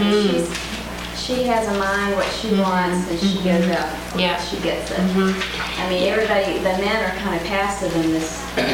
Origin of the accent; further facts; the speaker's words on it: Georgia, United States; and I'm from Georgia, so.